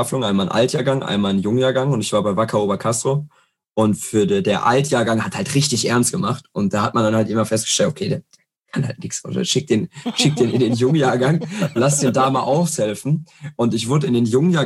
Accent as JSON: {"language": "German", "town": "Herne", "region": "North Rhine-Westphalia", "country": "Germany", "said": "ich komme aus Herne"}